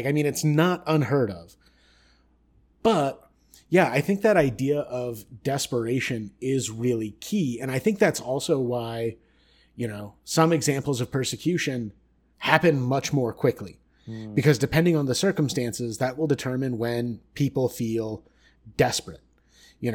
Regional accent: United States; And like for me as an American, that's kind of what worries me.

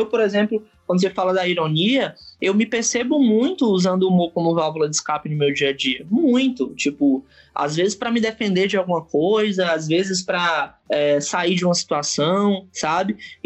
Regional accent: Northeast Region, Brazil; que não parece que eu sou do Nordeste.

